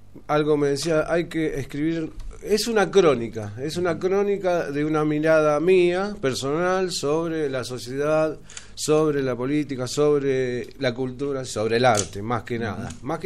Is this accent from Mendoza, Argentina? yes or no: yes; Mendoza, Argentina; now in Buenos Aires, Argentina; Yo soy mendocino, vivo en Buenos Aires, pero nací aquí y laburé en el Museo de Arte Moderno cuando estaba acá